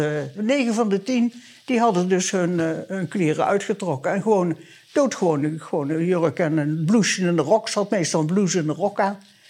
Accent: Deurne, North Brabant, Netherlands; also born or lived in Roosendaal; Ik ben geboren in Roosendaal en getogen in Deurne. Ik ben dus een echte Brabant.

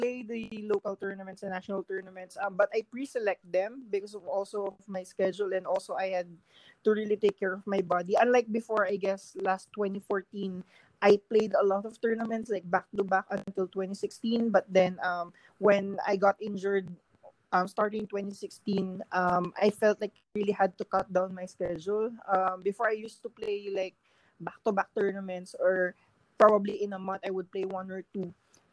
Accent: Philippines; English is a second language; it's something, you know, I'm very proud of as a Filipino.

